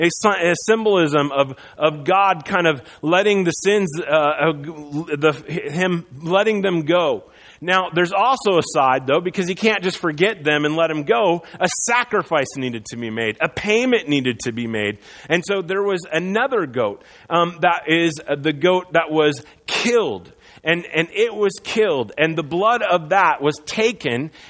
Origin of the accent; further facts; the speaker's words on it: Iowa, United States; For me, when I was a kid, I grew up in Iowa, and every time I drove by Des Moines, which was the state capital, I could see this beautiful copper rotunda in the city skyline.